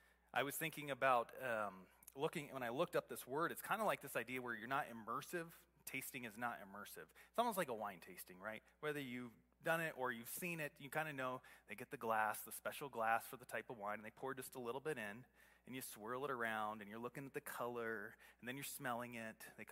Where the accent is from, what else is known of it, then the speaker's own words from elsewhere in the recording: Sheridan, Wyoming, United States; I grew up in Sheridan, and my dad was a general manager of a car dealership there.